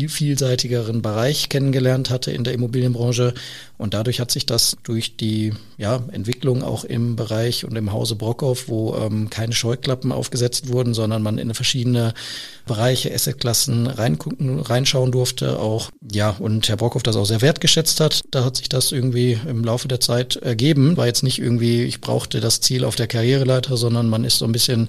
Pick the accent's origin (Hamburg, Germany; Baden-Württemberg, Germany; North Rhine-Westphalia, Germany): North Rhine-Westphalia, Germany; Essen; Ich komme aus Essen, bin in Essen geboren, aufgewachsen und lebe immer noch in Essen. Ich schätze das Ruhrgebiet sehr, bin sehr heimatverbunden